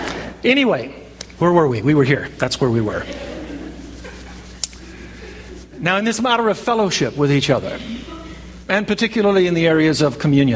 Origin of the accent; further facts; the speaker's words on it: Arkansas, United States; now in California, United States; I was raised, David and I were both raised in a church that practiced closed communion. And when we came out from Arkansas to California, the church that we attended over in Dos Palos also practiced closed communion.